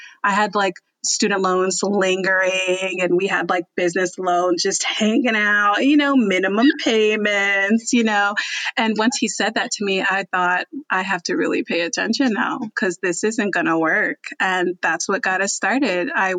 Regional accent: New Jersey, United States; also born or lived in New York; now in Texas, United States; So I was like, actually in New York before I moved down to Texas, but I'm from Jersey.

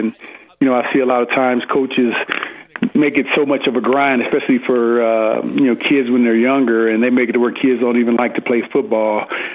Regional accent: St. Louis, Missouri, United States; also born or lived in Arkansas; now in Colorado, United States; starting back from when I was growing up in St. Louis, and then in high school, and there at Arkansas, and then on to the Broncos. And even today, we live in Colorado now

